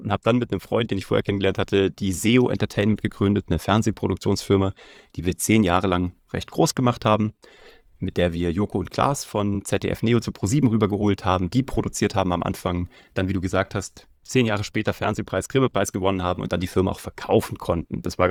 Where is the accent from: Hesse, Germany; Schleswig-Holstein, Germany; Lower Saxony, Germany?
Hesse, Germany; Kassel; now in Munich, Germany; Wie gesagt, ich lebe jetzt in München. Ich komme eigentlich aus der Mitte von Deutschland, aus Kassel.